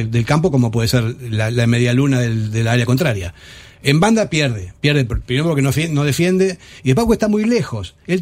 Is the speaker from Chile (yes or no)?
no; Argentina; Yo soy argentino.